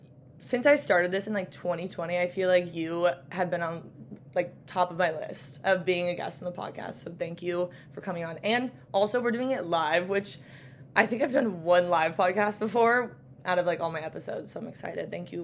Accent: San Diego, California, United States; I'm from San Diego, so I literally don't know anything about New York.

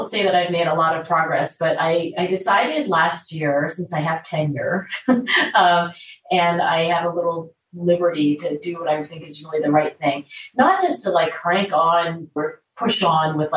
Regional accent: Philadelphia, Pennsylvania, United States; this Hawaiian restaurant in my hometown of Philadelphia, it was called Poi Dog

